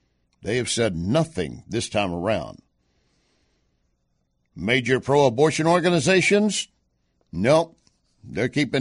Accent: Texas, United States; born there; Well, you know what? I was born in Texas.

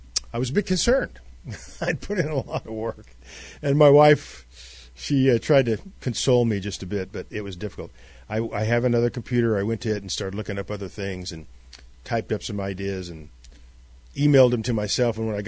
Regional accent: California, United States; moved away as an adult; also born or lived in Oklahoma; Some of you know I grew up in California. Yeah. In the 60s and 50s and 60s, it was a little bit different than it is now.

